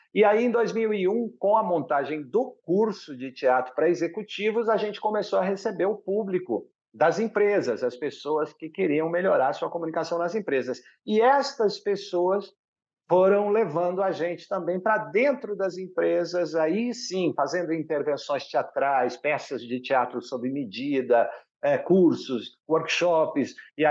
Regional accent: Cruzília, Minas Gerais, Brazil; also born or lived in Cássia; Eu sou de Minas Gerais, sou nascido na pequena cidade de Cássia, no sul de Minas, mas saí de lá muito pequenininho, com um ano e meio, fui morar em Cruzília, que é sul de Minas também, terra do cavalo manga larga e dos queijos Cruzília.

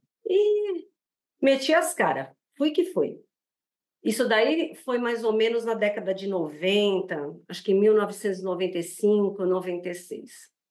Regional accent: São Paulo, Brazil; Eu sou paulistana.

